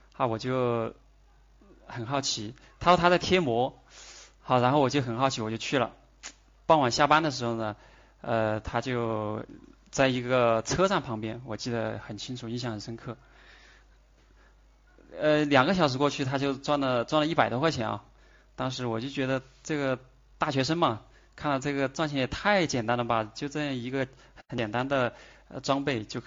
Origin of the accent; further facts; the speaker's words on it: Sichuan, China; accent: Sichuanese; 当时我们四川话说的就是